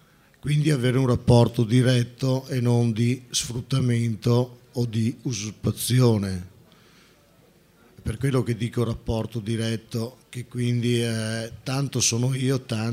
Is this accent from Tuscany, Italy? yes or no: no; Valdobbiadene, Veneto, Italy; Io provengo dal Veneto, da Valdobbiadene, sono sulle Prealpi